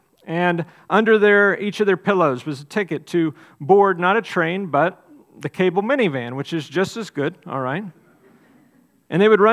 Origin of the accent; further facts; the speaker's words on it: Texas, United States; And I'm from Texas. I sometimes say poem, sometimes say poem, all right?